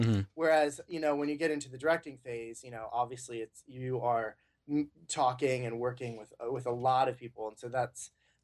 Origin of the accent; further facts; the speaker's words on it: Kettering, Ohio, United States; I did. I grew up in Dayton, Ohio, specifically Kettering, which is a suburb of Dayton.